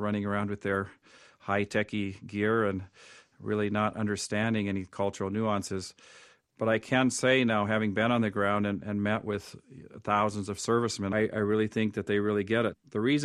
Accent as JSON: {"language": "English", "country": "Tanzania", "tie": "born or raised there", "said": "Well, I grew up in Africa, Tanzania, for 15 years."}